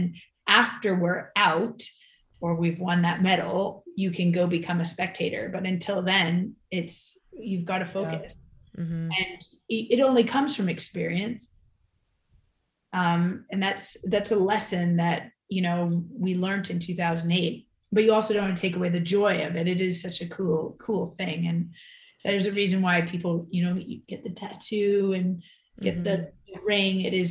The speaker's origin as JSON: {"language": "English", "country": "Canada", "said": "We're Canadian. We didn't have any opportunity to see these people in person."}